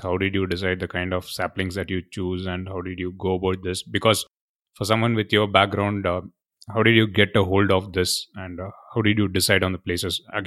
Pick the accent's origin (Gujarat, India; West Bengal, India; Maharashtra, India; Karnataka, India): Karnataka, India; Bangalore; I'm growing up in Bangalore in the 90s and early 2000s